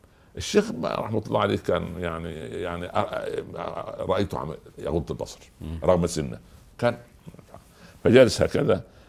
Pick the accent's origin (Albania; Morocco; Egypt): Egypt; ما يقولوا عندنا في مصر من جور السعيد يسعد.